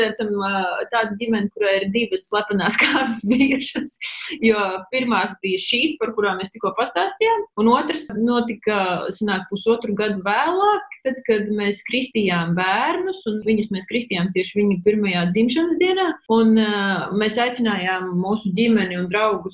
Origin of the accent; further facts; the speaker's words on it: Salaspils, Salaspils Municipality, Latvia; moved away as an adult; also born or lived in Riga; now in Liepāja, Latvia; Es esmu Salaspils, Saļīgs rajons, tā saucamais. Dzīvoju Salaspilī līdz 20 gadu vecumam, tad kaut kāds gadus 5-6 nodzīvoju Rīgā un tad pārcēlos uz Liepāju.